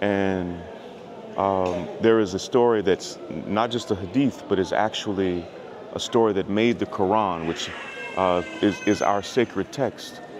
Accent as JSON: {"language": "English", "region": "New York", "country": "United States", "said": "From the United States, from New York?"}